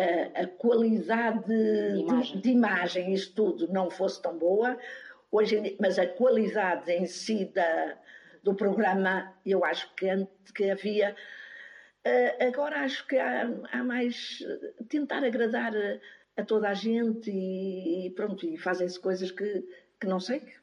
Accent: Porto, Norte, Portugal; porque eu sou do Porto

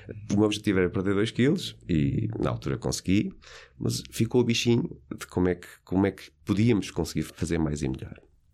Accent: Nazaré, Leiria, Portugal; era a meia maratona de Nazaré, minha terra natal.

